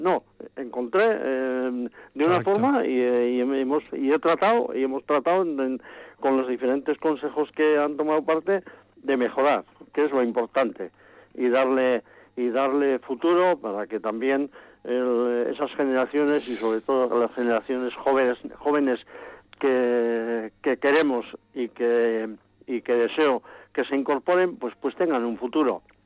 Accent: Huarte Araquil, Navarre, Spain; del pueblo al cual estoy ligado, pues claro, desde que nací, porque sigo viviendo en la casa donde nací, en Huarte Araquil.

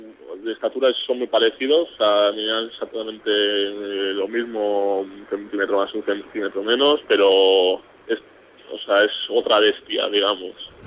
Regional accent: Bilbao, Basque Country, Spain; Sí, sí, soy de Bilbao, sí.

